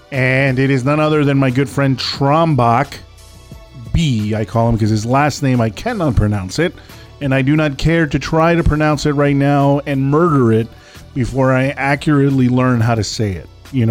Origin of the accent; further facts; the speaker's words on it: Colombia; coming from Colombia and growing up in Colombia, I mean, CONMEBOL is always just insane.